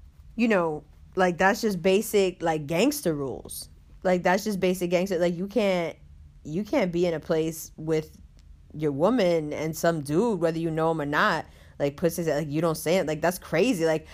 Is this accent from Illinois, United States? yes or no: no; New York, United States; like we grew up in Harlem together, like we came up together